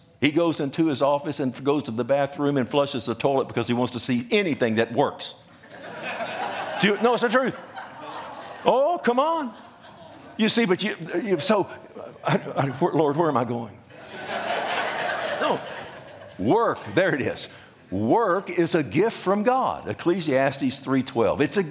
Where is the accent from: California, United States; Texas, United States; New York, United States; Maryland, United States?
Texas, United States; No one tells me what to do. I'm my own man. I'm an American. I'm a Texan, by golly.